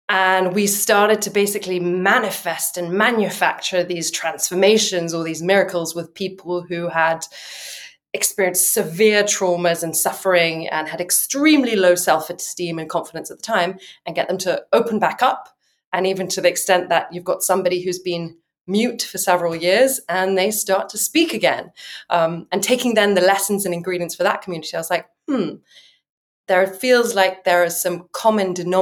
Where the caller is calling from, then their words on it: Cape Town, Western Cape, South Africa; So I'm calling in today from Cape Town, South Africa.